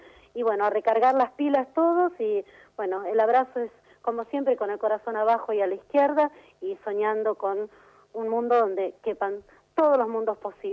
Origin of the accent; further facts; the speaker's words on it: Buenos Aires Province, Argentina; yo no me siento como vos porteña, yo me siento bien de la provincia de Buenos Aires, porque soy del interior